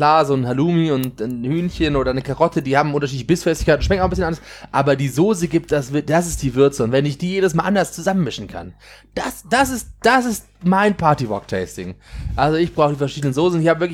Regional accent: Bavaria, Germany; Ich bin ein Bayer.

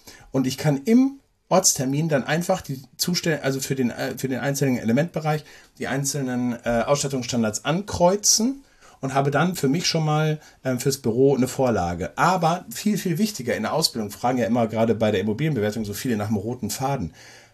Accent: North Rhine-Westphalia, Germany; Ich komme aus dem Ruhrgebiet

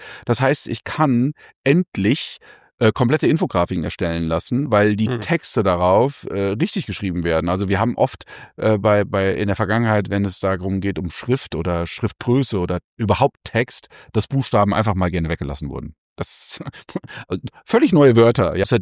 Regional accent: North Rhine-Westphalia, Germany; ich komme so eher aus NRW, habe aber keinen krassen, wirklichen Dialekt.

